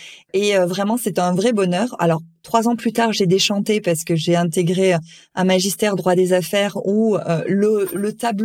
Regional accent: Montpellier, Occitanie, France; donc je suis montpelliéraine d'origine, comme toi. Je suis maman de deux enfants

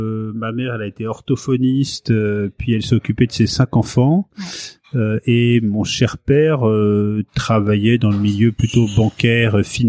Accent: Paris, Île-de-France, France; also born or lived in Seine-Maritime, France; Moi, je suis né à Paris. Je suis un pur parisien. J'ai grandi dans un coin qui était la porte de Clichy à Paris, donc dans le 17e, entre la porte de Clichy et la porte Pouchet.

